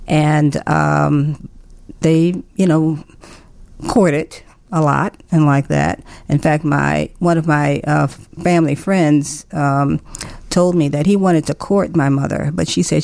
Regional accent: Chicago, Illinois, United States; Well, I grew up in the area of what we call Bronzeville now. When I was growing up, it was called Grand Boulevard. It was basically African-American community, but everybody lived there.

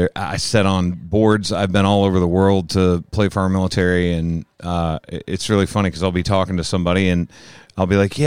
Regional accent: Murfreesboro, Tennessee, United States; also born or lived in Texas; when I would see people in, like, Murfreesboro, which is my hometown in Tennessee. I lived in Texas and Tennessee. It's the two states I've ever lived in.

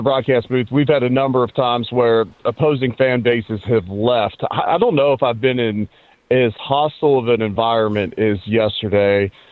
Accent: Cincinnati, Ohio, United States; I grew up in Cincinnati, and we were not Ohio State fans. There are a lot of Ohio State fans there.

